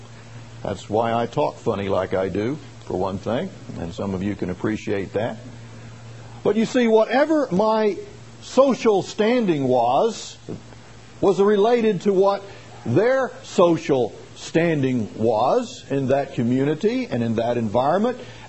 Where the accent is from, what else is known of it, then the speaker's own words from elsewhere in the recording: Shreveport, Louisiana, United States; born there; Now, I don't know really why, but I was born in Shreveport, Louisiana, believe it or not